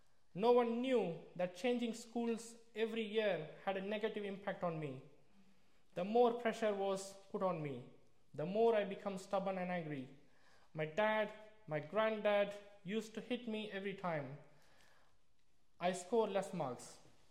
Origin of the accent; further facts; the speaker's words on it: South India, India; born there; English is a second language; I was born in South India. We were not well off, but my parents provided for me and my younger brother. The town I grew up was full of Hindus.